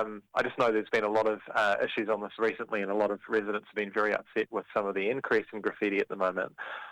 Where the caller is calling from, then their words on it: Henderson, Nevada, United States; I'm calling you from Henderson right now, where there are murals all over the place with graffiti art